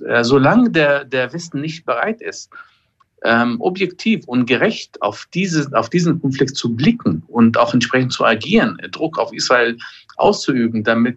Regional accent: Palestine; Wir als Palästinenser verlangen nicht weniger als die Umsetzung der internationalen Resolutionen

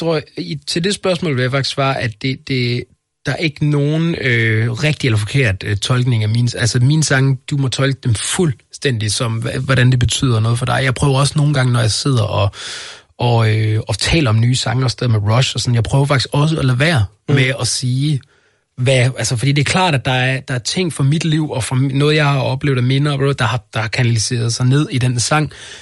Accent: Central Denmark Region, Denmark; snakker om det at komme fra sådan en lille midtjysk by, hvor jeg kommer fra.

